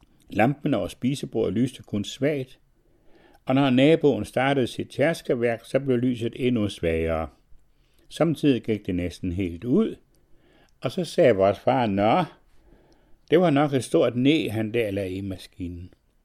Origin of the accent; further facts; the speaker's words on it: Hemmet, Central Denmark Region, Denmark; når jeg tænker på min barndoms egen, på Tamkær og hele den del af Hemmet sogn, hvor jeg voksede op